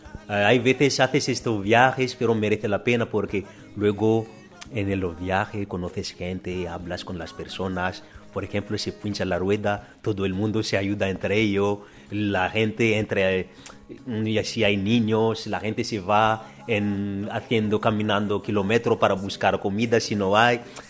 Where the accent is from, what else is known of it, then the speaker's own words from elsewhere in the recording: Toliara, Atsimo-Andrefana, Madagascar; Yo soy del suroeste de Madagascar, en un pueblecito que se llama Tuliara. Ahí es un pueblo que vive más del mar